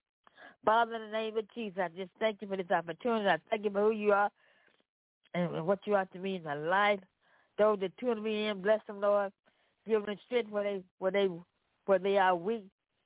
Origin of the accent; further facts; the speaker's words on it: Memphis, Tennessee, United States; This is City Prosperity Broadcast. I'm from Memphis, Tennessee.